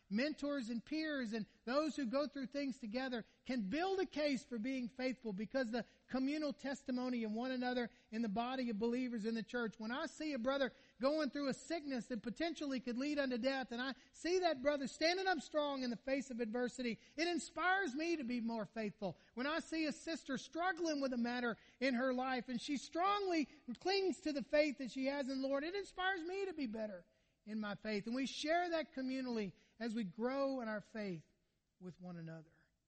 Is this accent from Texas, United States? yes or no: no; Mandeville, Louisiana, United States; I'm from Mandeville.